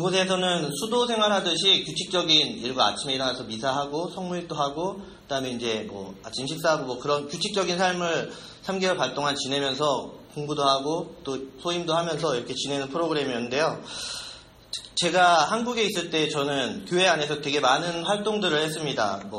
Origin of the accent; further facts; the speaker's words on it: South Korea; moved away as an adult; now in United States; 저는 작년 6월에 한국에서 이곳으로 이민을 왔습니다. 와이프는 여기서 어린 시절부터 살았지만 저는 토종 한국인으로 살다가 작년에 미국에 왔고